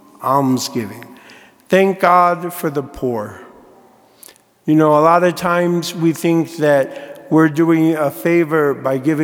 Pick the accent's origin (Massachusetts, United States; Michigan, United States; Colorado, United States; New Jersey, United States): Colorado, United States; Fort Collins; Because we're from Fort Collins, and so we know the racket that they have.